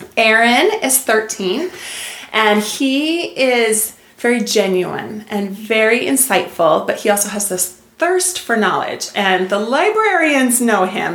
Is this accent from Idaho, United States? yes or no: yes; Idaho, United States; I grew up in Eastern Idaho, and I graduated as valedictorian of my high school class.